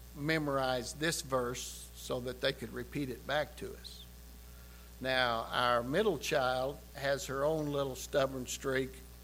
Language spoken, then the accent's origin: English; the Ozarks, United States; We're from the Ozarks.